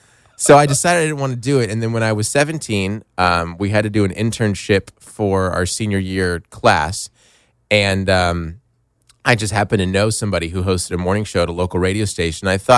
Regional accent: Tucson, Arizona, United States; I lived in Arizona. I grew up in Tucson.

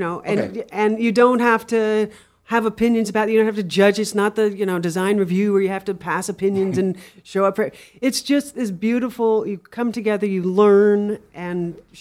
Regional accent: California, United States; No, I grew up in Northern California. I am a native Californian, though.

